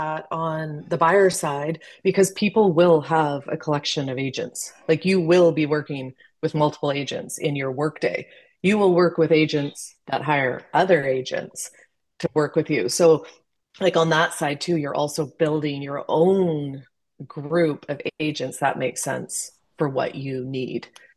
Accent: Canada; so I am Canadian.

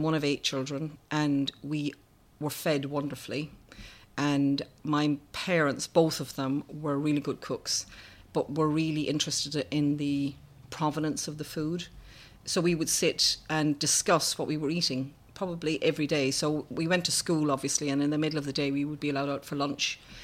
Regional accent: Ireland; I was brought up in Ireland in the 70s

